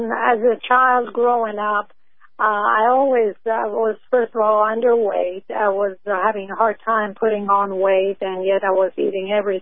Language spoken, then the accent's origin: English; France; And grew up in Europe, as you know. I was raised in France, and the baguettes, the croissants, and all the good foods were presented to me every day, and I was eating them.